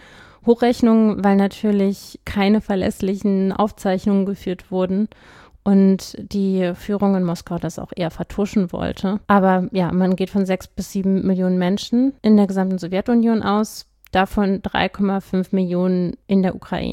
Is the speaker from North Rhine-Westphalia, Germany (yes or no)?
no; Berlin, Germany; Ich bin ja in Berlin aufgewachsen